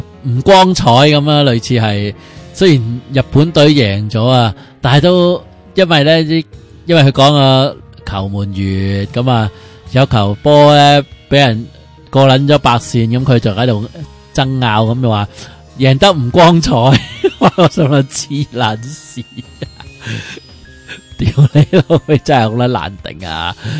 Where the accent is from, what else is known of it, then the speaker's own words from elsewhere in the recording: Hong Kong; 我哋香港人梗系熟卵晒啦